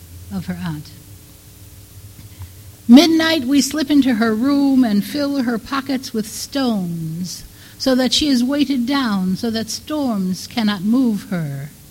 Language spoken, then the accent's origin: English; Depew, New York, United States; born there; I was born in Depew. And because Depew at that time was a Polish town, I understood Polish and I spoke Polish.